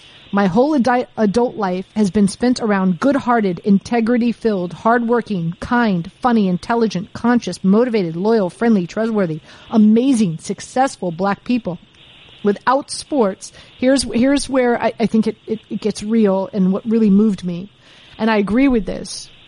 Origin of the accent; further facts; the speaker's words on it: Miami, Florida, United States; It's just, it's, I grew up in Miami. I like to call it a melting pot.